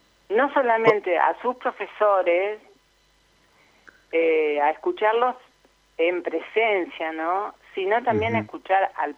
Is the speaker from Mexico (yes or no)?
no; Gualeguaychú, Entre Ríos, Argentina; Sí, de Gualeguaychú.